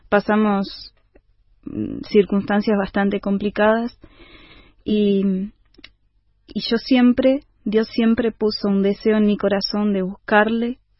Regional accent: Minas, Lavalleja, Uruguay; born there; yo nací en Minas, en el departamento de La Valleja, y mi familia no es cristiana.

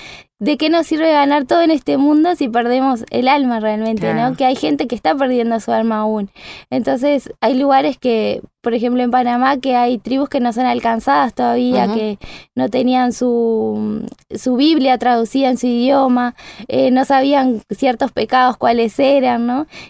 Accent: Tacuarembó, Uruguay; also born or lived in Rivera; nací en Tacuarembó, estuve hasta mis 10 años ahí. Después estuvimos en Rivera, también por unos cuantos años. Y estuvimos trabajando en pueblitos ahí en Minas de Corrales y Las Flores.

